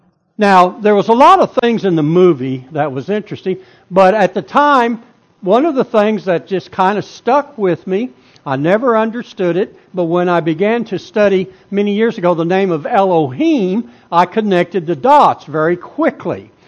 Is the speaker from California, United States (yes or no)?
no; Texas, United States; I'm from Texas. So I get very easily confused.